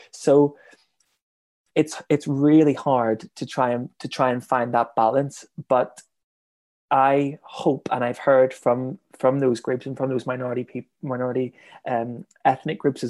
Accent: Belfast, Northern Ireland, United Kingdom; growing up in Belfast

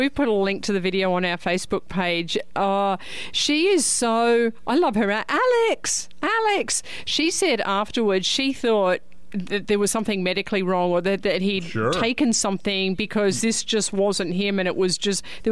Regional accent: Australia; I'm Australian and we do that.

